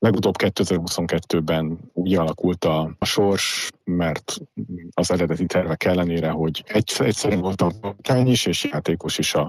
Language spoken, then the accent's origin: Hungarian; Paks, Tolna, Hungary; ahol én Pakson nőttem föl, és 5 éves korom óta vagyok az egyesület tagja